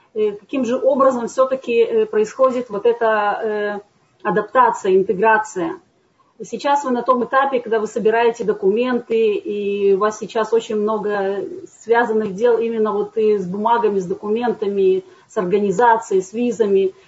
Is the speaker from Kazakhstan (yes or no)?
yes; Almaty, Kazakhstan; moved away as an adult; now in Haifa, Israel; И я приехала в Хайфу 25 лет назад, в апреле будет уже 25 лет. Я приехала из Казахстана, из Алматы. Я закончила там университет и после этого приехала сюда в кибуц. Полгода жила в кибуце, после этого переехала в Хайфу.